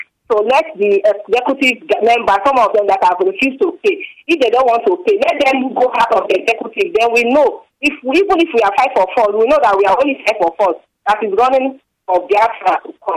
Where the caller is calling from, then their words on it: Russia; I'm calling from Russia.